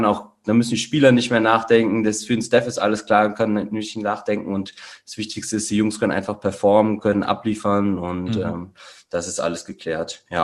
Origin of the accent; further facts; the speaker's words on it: Kassel, Hesse, Germany; born there; geboren in Kassel, 28 Jahre alt